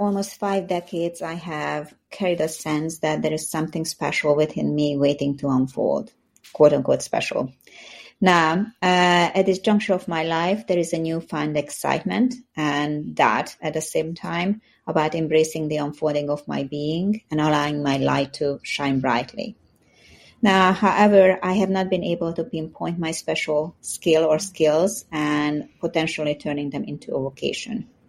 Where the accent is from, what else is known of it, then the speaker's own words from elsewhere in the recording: Bethesda, Maryland, United States; Hello, Mary. … from Bethesda, Maryland.